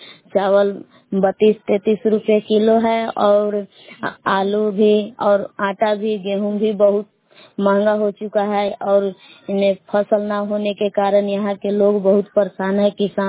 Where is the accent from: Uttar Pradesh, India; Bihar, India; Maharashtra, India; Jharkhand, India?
Bihar, India; मैं ग्रामदला जिला कैमूर भभुआ के निवासी हूँ।